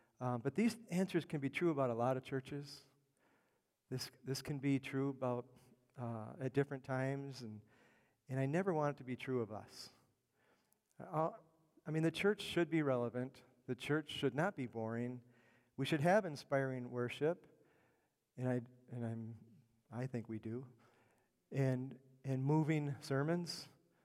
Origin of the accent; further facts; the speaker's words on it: Illinois, United States; just a few miles from where I grew up in the Chicago area suburbs.